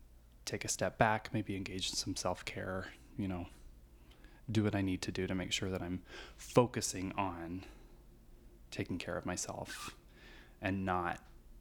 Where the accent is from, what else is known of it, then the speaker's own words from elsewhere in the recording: Du Quoin, Illinois, United States; I grew up in a little town called DuQuoin, Illinois, which is a little farm town in rural Southern Illinois.